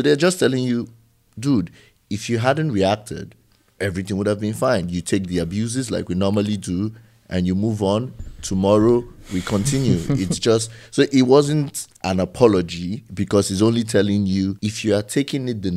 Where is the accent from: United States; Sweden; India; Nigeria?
Nigeria; I felt that way because I'm Nigerian